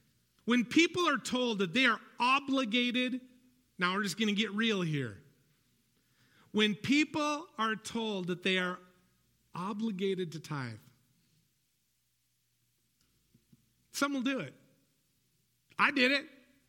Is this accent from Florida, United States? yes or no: no; San Fernando Valley, California, United States; Listen, when I was a kid, growing up in the San Fernando Valley, I had to do chores.